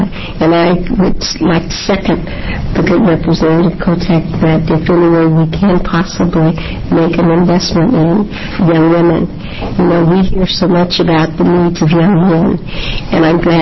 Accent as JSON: {"language": "English", "town": "Portland", "region": "Oregon", "country": "United States", "tie": "born or raised there", "said": "I grew up in Portland and I grew up in Northeast. And I live Northeast."}